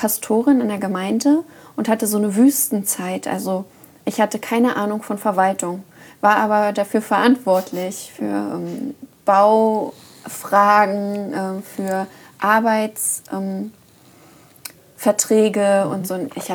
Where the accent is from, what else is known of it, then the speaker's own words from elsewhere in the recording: East Germany, Germany; Und ich komme ja aus dem Osten und da habe ich auch in Systemen gelebt.